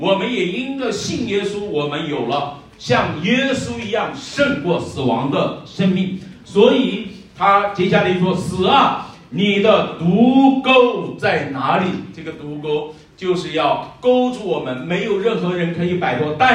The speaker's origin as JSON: {"language": "Chinese", "region": "Henan", "country": "China", "accent": "Henan dialect", "said": "你本来用我们河南话说，你穿的是个黑布衫"}